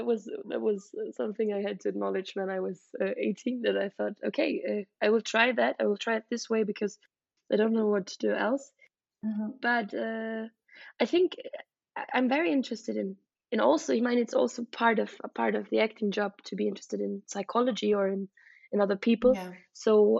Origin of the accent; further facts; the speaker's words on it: Vienna, Austria; it was in my hometown in Vienna